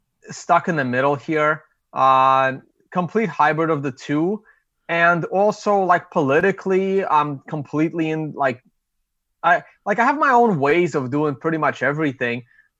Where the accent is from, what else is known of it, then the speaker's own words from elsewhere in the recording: Brooklyn, New York, United States; accent: half Russian, half Brooklyn; also born or lived in Russia; I was born in Soviet Russia, and my family immigrated over to the U.S. when I was about 10 years old. Grew up in Brooklyn, hence all of these weird accents, half Russian, half Brooklyn